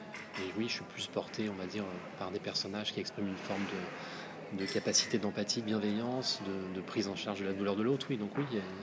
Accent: Paris, Île-de-France, France; Je suis parisien en l'occurrence, donc de filmer Paris

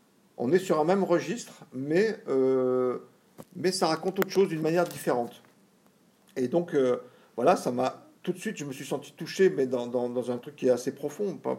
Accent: Marseille, Provence-Alpes-Côte d'Azur, France; moi qui viens d'une famille absolument pas du tout dans le métier, dans le milieu artistique, j'étais un enfant, j'ai grandi, je suis né à Marseille, très très loin de Paris et des milieux du cinéma.

